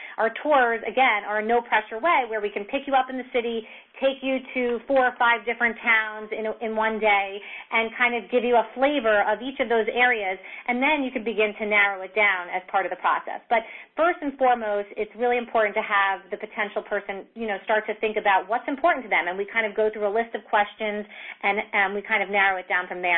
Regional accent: New York, United States; we were raised in Westchester, so when we started our search, we wanted to go back where we grew up.

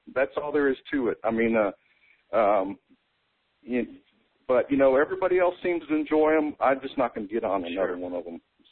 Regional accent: Texas, United States; Is I hate horses because I've only ridden twice, and, of course, I'm from Texas, but I've been brushed off by a tree, and then I ended up on the bottom of one in San Antonio.

